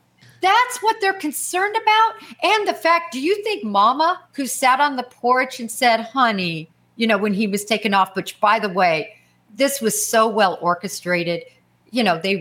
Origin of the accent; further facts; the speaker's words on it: Kansas, United States; also born or lived in Nebraska; now in Oklahoma, United States; Well, Tony, in this part of the country in Oklahoma, and I was raised in Kansas and Nebraska.